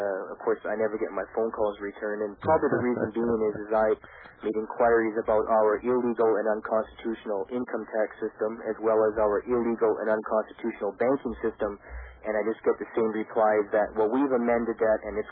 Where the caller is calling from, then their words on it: Winnipeg, Manitoba, Canada; I'm calling from Winnipeg, Canada.